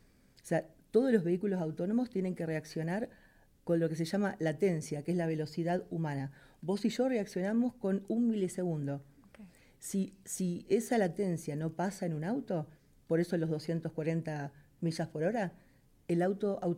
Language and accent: Spanish; Argentina; Ricardo es también de Argentina, yo soy de Argentina.